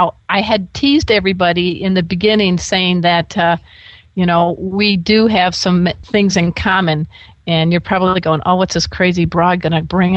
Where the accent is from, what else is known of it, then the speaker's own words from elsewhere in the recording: Crown Point, Indiana, United States; We are both Hoosiers.